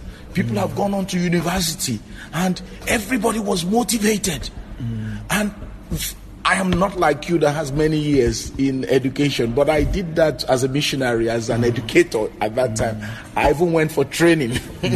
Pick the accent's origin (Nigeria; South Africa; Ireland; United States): Nigeria; you know, I come from Nigeria and I work a lot in different parts of Africa.